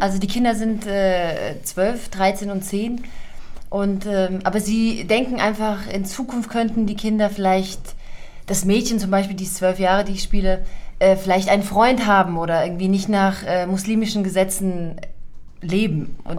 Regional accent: Germany; weil ich natürlich meine Heimat hier Deutschland auch vermisse.

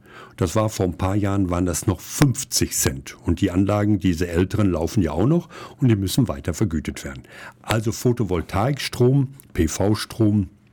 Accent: Augsburg, Bavaria, Germany; Für mich, ich komme aus Augsburg, ist es ein Ärgernis

